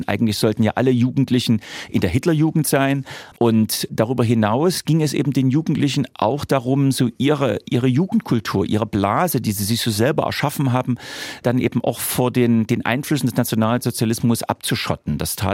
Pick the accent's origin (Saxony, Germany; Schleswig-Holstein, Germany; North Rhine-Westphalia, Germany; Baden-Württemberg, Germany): Saxony, Germany; Leipzig; accent: Leipzig dialect; Man hört das vielleicht an meinem charmanten Leipziger Dialekt, dass ich also in den 80er Jahren in Leipzig groß geworden bin.